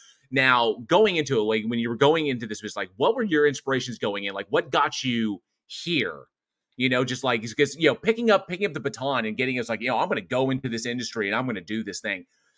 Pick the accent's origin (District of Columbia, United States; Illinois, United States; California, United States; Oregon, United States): California, United States; born there; because I used to live in California, because I was born in California.